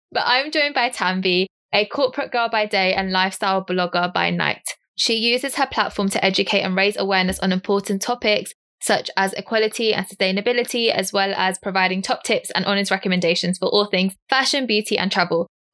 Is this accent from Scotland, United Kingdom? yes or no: no; London, United Kingdom; Because being a Londoner, I feel like sometimes I take the city for granted and I don't explore as much as I would like to.